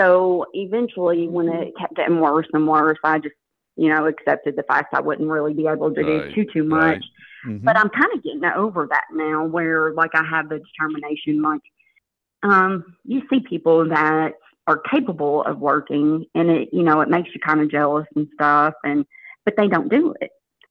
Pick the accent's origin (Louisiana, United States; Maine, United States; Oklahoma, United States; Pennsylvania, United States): Louisiana, United States; Shreveport; accent: Louisiana twang; I'm from Shreveport.